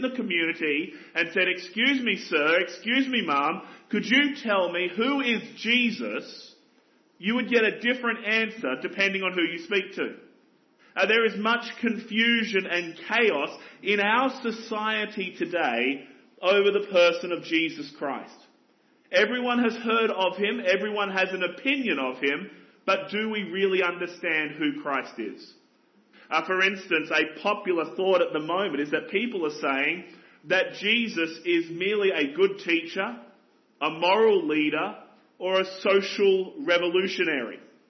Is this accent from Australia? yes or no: yes; Australia; as you can tell from my accent, it's not a Cornish accent. It was even further drive from Australia